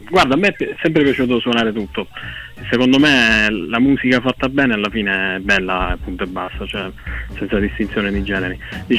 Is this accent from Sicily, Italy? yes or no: yes; Solarino, Sicily, Italy; io vengo da Solerino, un paesino vicino a Siracusa